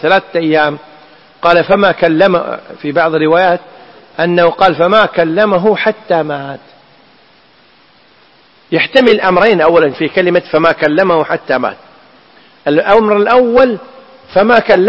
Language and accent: Arabic; Kuwait; احنا عندنا بالكويت اذا جاءت مشكله على الرجال او على المراه اللي ما هو على لسان ذكر الله، شي يقول يمه يبا